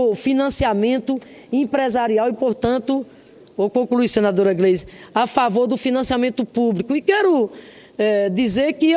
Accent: Rio Grande do Norte, Brazil; Padre Edilson, vigário lá do meu estado, Rio Grande do Norte.

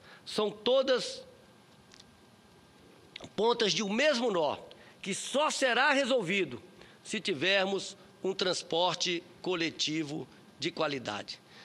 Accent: Brasília, Federal District, Brazil; dava orgulho, como brasiliense, viajar para outros locais do Brasil

